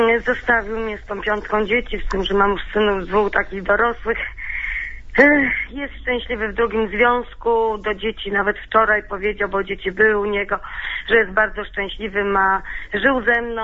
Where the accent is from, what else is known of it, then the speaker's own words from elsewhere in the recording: Wołomin, Masovian Voivodeship, Poland; do Warszawy, bo jestem z Wołomina, dojechać